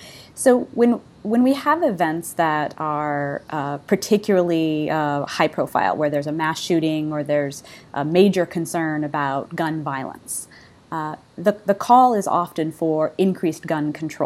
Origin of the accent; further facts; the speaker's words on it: Massachusetts, United States; I'm from Massachusetts, a state that has tremendous gun control.